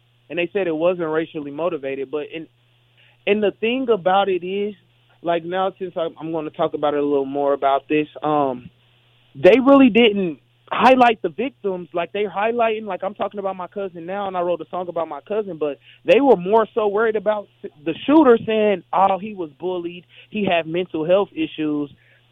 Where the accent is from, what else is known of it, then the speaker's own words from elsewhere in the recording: Dayton, Ohio, United States; moved away as an adult; now in Los Angeles, United States; I'm from Dayton, Ohio. I was born and raised in Dayton, Ohio. I recently moved out of Dayton 3 years ago